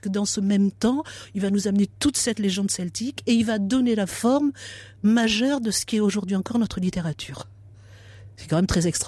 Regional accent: Nouvelle-Aquitaine, France; comme moi je suis d'Aquitaine

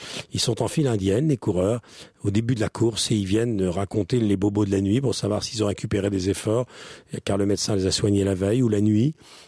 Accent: Normandy, France; Et puis comme je suis normand

